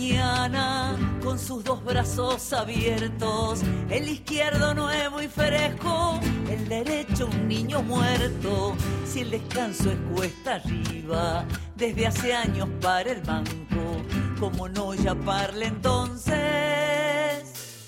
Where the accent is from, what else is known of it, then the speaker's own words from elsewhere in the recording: Salta, Argentina; de Salta.